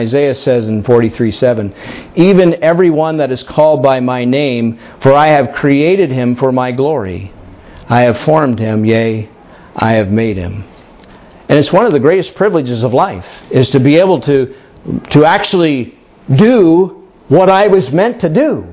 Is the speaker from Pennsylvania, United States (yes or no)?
yes; Titusville, Pennsylvania, United States; There's no glory in Titusville, Pennsylvania, except for this one thing.